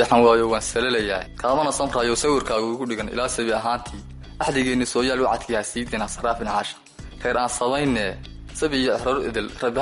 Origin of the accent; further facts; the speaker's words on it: Caruur, Sool, Somalia; born there; waxaan ku dhashay deegaanka Caruur ee gobolka Sool.